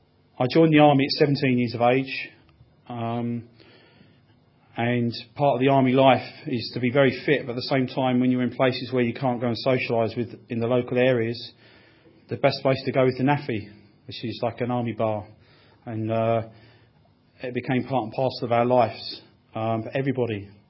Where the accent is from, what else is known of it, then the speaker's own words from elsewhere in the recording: Crawley, South East England, United Kingdom; born there; But as I said, I was born in Crawley.